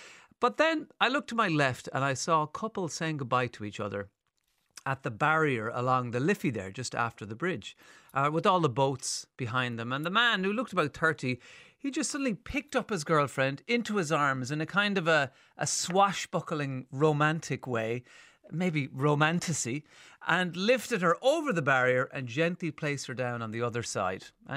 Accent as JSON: {"language": "English", "region": "Munster", "country": "Ireland", "tie": "born or raised there", "said": "And I grew up in County Limerick, and I grew up near a golf club"}